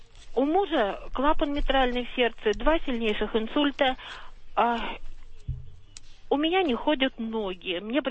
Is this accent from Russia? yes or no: yes; Moscow, Russia; я коренная москвичка, муж тоже